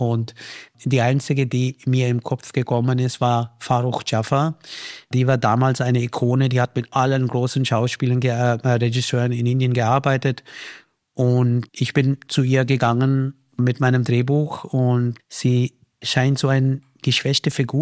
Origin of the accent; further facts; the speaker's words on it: Austria; Ich bin mehr ein Österreicher als ein Inder, würde ich mal sagen.